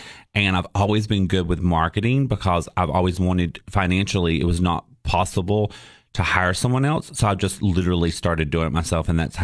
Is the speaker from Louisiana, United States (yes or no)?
no; Kentucky, United States; So I grew up in Eastern Kentucky